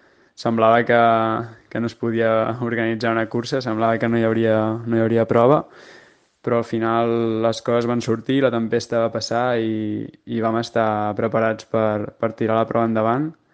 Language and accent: Catalan; Barcelona, Catalonia, Spain; sóc de Barcelona i tinc 29 anys.